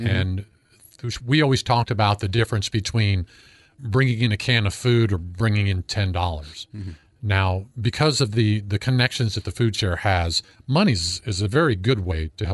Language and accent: English; Tucson, Arizona, United States; I'm from Tucson. I'm from the southern part of the state.